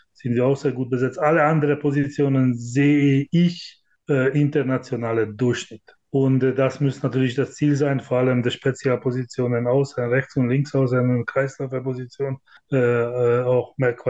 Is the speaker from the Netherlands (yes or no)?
no; Hungary; German is a second language; Ich komme aus Ungarn, da kenne ich sehr gut